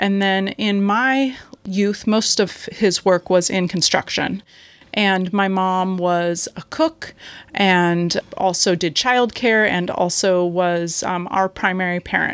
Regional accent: Port Townsend, Washington, United States; also born or lived in Portland; I was born in Portland but grew up in Port Townsend. My family had been living in Port Townsend prior to my birth. So in most respects, this feels like my home of origin and definitely where I grew up.

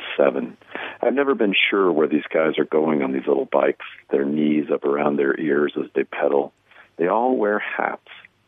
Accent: Spokane, Washington, United States; I was born in Spokane in 1965. Beginning in about 1978, when I was 13, I wanted to leave. 9. I'm still here.

